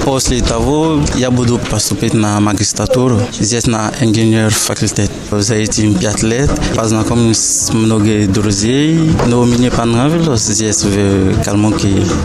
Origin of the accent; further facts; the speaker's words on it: Côte d’Ivoire; Russian is a second language; now in Kalmykia, Russia; Я приехал из Кот-д'Ивуара. В Западной Африке. Я учил здесь уже почти 5 лет.